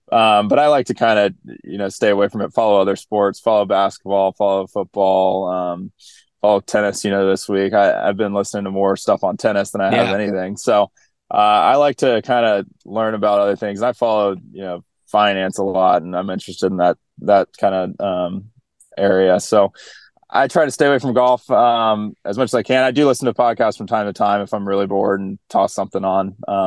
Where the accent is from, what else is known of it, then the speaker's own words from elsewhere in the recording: North Carolina, United States; now in Sea Island, United States; but I grew up in North Carolina. We played a lot of junior golf together.